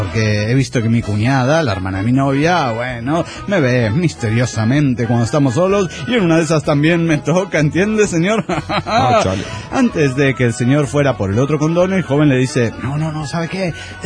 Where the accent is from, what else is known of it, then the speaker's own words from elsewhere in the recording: La Paz, Bolivia; de La Paz, de Bolivia.